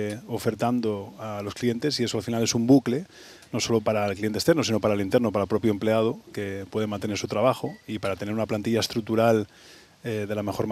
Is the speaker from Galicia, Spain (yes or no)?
yes; Galicia, Spain; yo soy gallego, siempre me gusta decirlo, llevo 18 años aquí en Andalucía y estoy enamorado de esta tierra